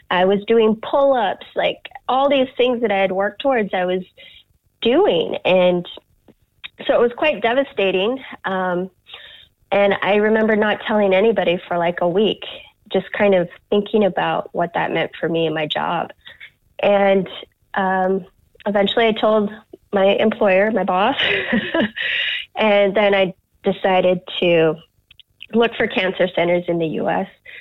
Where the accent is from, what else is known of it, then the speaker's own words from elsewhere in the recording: United States; And she's American, I'm American.